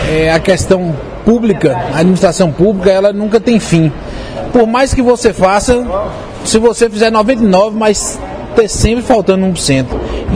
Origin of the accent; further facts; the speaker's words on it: Bahia, Brazil; eu sou um bom baiano e como bom nordestino